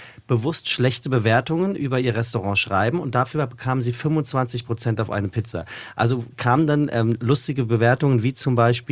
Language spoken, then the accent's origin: German; Frankfurt, Hesse, Germany; Und ich bin Frankfurter